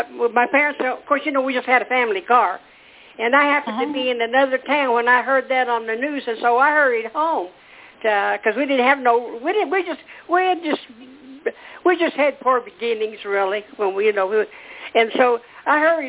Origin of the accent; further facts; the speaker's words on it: Wyoming, United States; also born or lived in Durango, Colorado; I was born in Durango, Colorado, and raised in Wyoming.